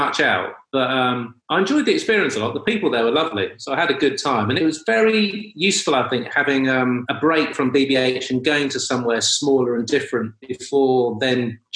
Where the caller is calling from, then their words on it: East Sheen, London, United Kingdom; Leafy Southwest London.